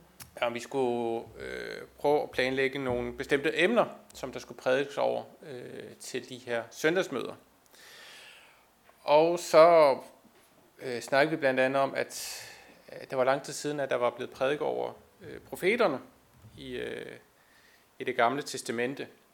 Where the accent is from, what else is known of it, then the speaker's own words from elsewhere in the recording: Østermarie, Capital Region of Denmark, Denmark; jeg voksede op i Østermarie